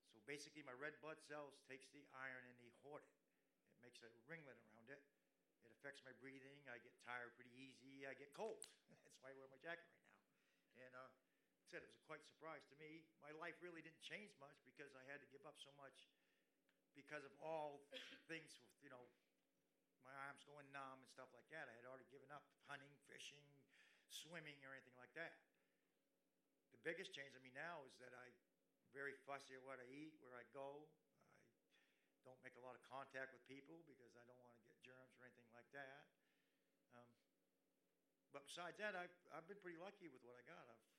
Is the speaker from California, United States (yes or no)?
no; Maine, United States; I'm from Maine.